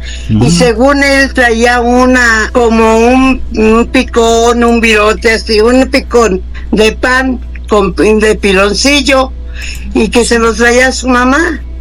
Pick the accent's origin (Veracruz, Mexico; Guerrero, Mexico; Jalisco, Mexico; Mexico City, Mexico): Jalisco, Mexico; Tamazula; Yo soy de Tamazula, Jalisco